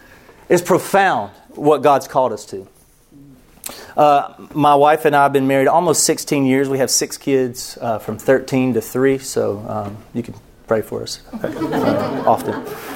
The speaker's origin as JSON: {"language": "English", "town": "Buford", "region": "Georgia", "country": "United States", "tie": "born or raised there", "said": "I'm from Buford, Georgia."}